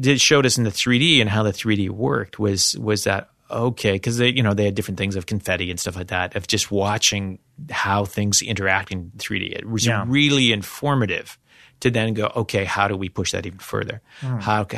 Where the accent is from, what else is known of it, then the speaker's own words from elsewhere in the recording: Canada; growing up in Canada, was very aware of those films